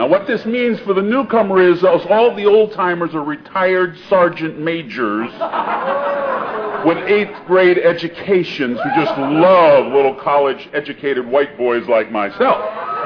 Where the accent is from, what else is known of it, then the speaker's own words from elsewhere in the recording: Virginia, United States; I grew up in Virginia, and my father was in the service.